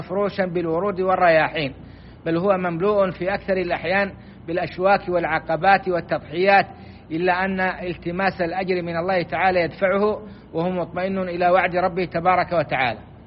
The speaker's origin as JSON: {"language": "Arabic", "country": "Saudi Arabia", "said": "بلادنا السعودية"}